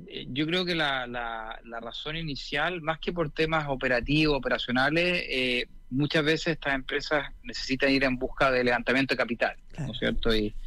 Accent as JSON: {"language": "Spanish", "country": "Chile", "said": "yo soy de Chile originalmente"}